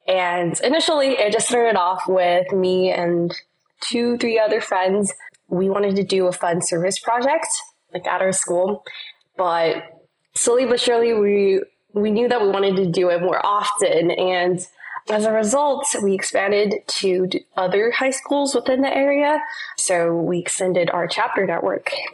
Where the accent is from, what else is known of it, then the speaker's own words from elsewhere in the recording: Chula Vista, California, United States; I'm currently 17 years old, and I am from Chula Vista, which is roughly in San Diego, in California.